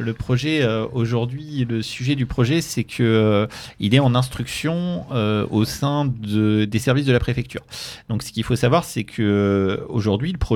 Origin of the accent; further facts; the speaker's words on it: Beaune, Bourgogne-Franche-Comté, France; moi, je suis originaire de Beaune, et je vais de temps en temps par là-bas, du côté de Sérigny, à côté du vignoble Bourguignon